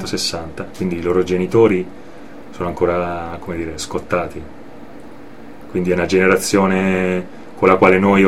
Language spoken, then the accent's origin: Italian; Perugia, Umbria, Italy; sono perugino, sì, ho vissuto all'estero 13 anni